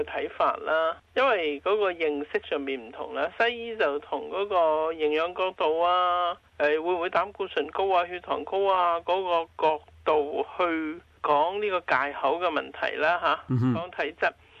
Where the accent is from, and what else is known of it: China